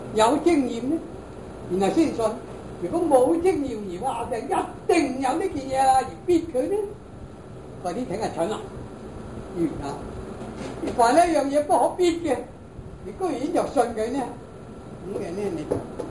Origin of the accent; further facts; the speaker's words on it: Guangdong, China; 南方呢我哋廣東人又話